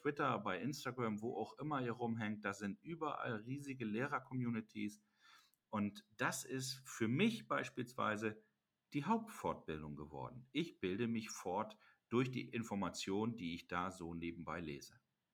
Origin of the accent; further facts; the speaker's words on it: Lower Saxony, Germany; ich muss nicht als Niedersachse südlichen Osnabrücks aufhören zu suchen